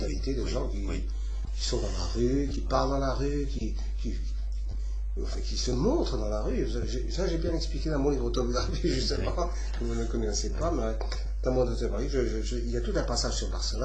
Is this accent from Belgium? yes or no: yes; Belgium; Parce que je suis un Belge avec les pieds sur terre.